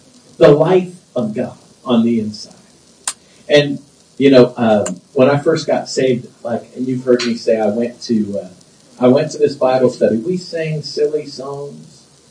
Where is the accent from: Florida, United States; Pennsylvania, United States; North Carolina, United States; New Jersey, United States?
Florida, United States; I grew up in South Florida, as you know.